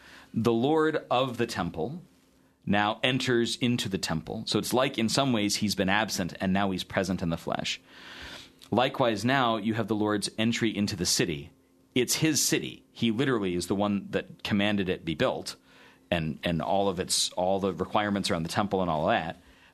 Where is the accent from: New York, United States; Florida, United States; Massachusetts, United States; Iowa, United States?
Iowa, United States; it's because I'm from Iowa and don't know palm trees very well.